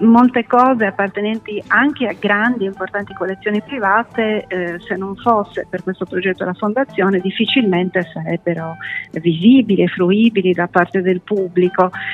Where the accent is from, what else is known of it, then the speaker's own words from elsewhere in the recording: Sardinia, Italy; noi come sardi e Sardegna eravamo visti come un esotismo della porta accanto